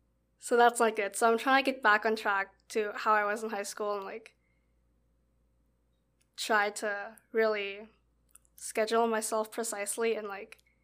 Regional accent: Colombia; Like, I don't want anything to do with like my hometown anymore. But like, that's not the case for me. Like, I still miss Colombia and I love all my friends here.

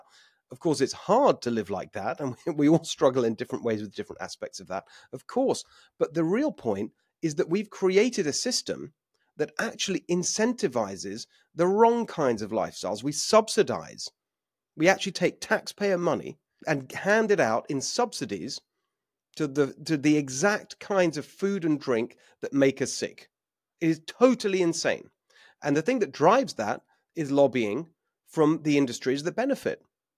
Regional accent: South East England, United Kingdom; from Sussex. You're not the Duchess of me.

